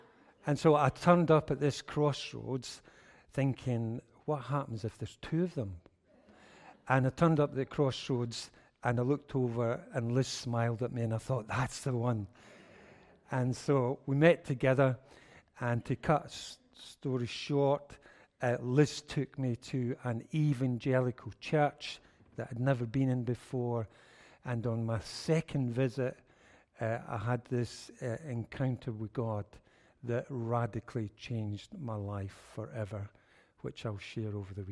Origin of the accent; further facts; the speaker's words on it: Uddingston, Scotland, United Kingdom; born there; I was born just outside Glasgow in a place called Uddingston, which is very famous, and it's famous for Tunnock's Caramel Wafers.